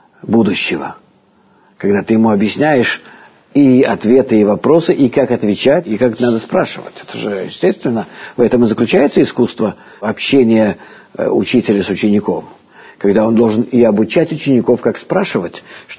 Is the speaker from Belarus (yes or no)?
yes; Vitebsk, Vitebsk Region, Belarus; born there; Да, я родился в Витебске